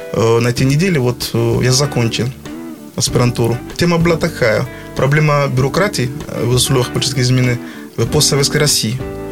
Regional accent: Mali; Russian is a second language; now in Russia; я из Мали, и у нас жарко, скажем так, очень жарко.

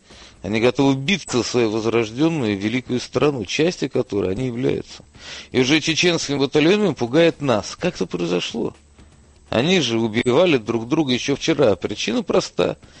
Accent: Ukraine; Я люблю мой украинский народ, своих предков, свою культуру. Я украинец.

